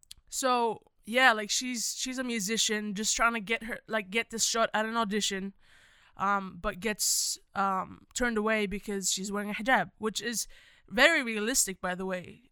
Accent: Palestine; now in Australia; I want to say Australia, because I know that they're looking for another answer. But I don't say Australia, and I say I'm Palestinian, because I am.

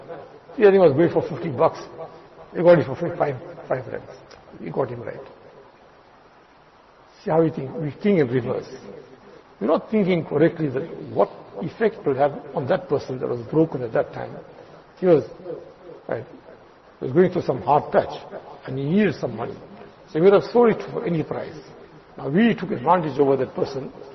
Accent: India; moved away; I can remember when I came from India.

